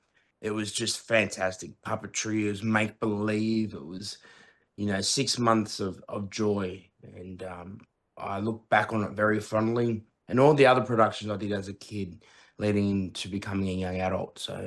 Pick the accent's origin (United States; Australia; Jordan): Australia; Sydney, New South Wales; from the Wiradjuri and Ngunnawal tribe. So my family lineage runs throughout New South Wales. And I was born and bred on Gadigal and Bidjigal country here in Warrain in Sydney.